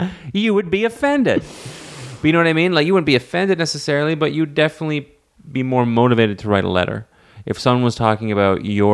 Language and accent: English; Canada; I'm from Canada.